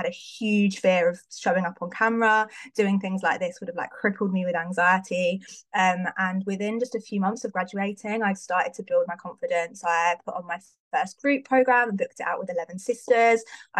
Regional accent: London, United Kingdom; I'm from London in the UK.

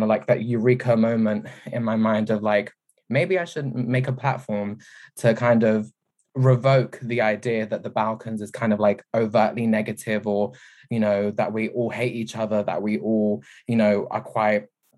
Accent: London, United Kingdom; I was born and raised in London, but my family, we'd go back to Kosovo for summer holiday. And I have a lot of family in different countries surrounding Kosovo as well.

